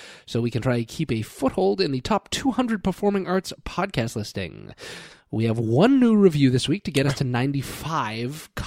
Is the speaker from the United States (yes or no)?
yes; New England, United States; nobody ever gets to see my baggage because I'm from New England and we bottle that shit up.